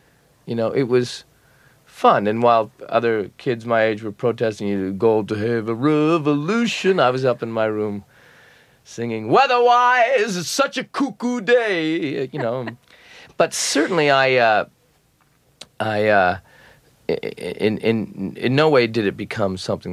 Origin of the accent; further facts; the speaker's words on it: Hamilton, Ontario, Canada; growing up in Hamilton, Ontario, Canada